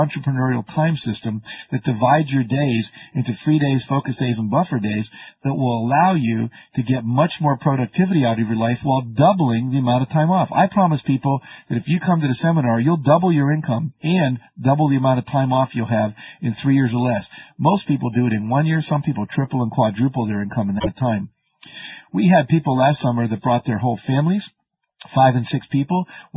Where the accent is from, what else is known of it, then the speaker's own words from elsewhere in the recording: West Virginia, United States; I grew up in West Virginia where life wasn't like that, I can tell you.